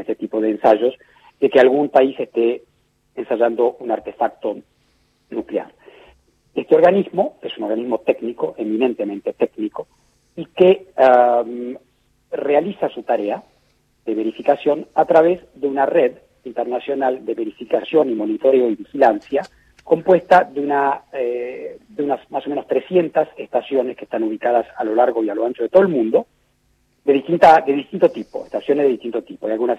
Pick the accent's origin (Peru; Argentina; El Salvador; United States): Argentina; yo soy embajador argentino ante todos los organismos internacionales que están en Viena.